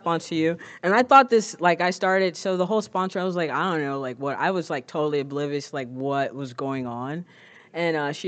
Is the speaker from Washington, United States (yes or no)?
yes; Seattle, Washington, United States; I'm from Seattle, and I would get so drunk and high.